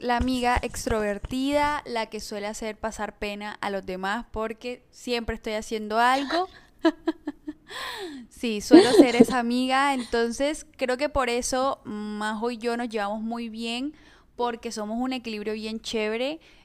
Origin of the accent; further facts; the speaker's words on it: Barranquilla, Atlántico, Colombia; tengo 25 años, soy Escorpio y soy de la ciudad de Barranquilla.